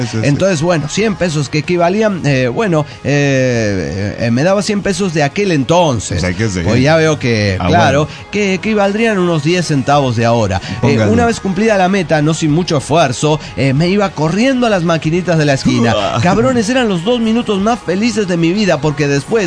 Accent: La Paz, Bolivia; now in Arica, Chile; Como saben, soy de La Paz.

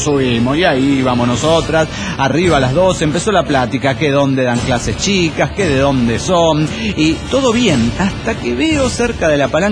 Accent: Mexico; de México, México.

